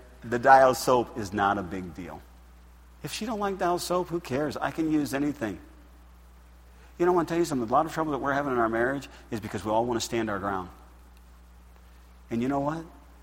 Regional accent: United States; I'm not Italian. I'm American.

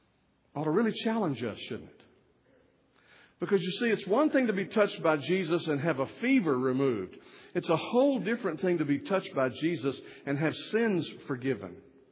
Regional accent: Texas, United States; When we were growing up in Southeast Texas

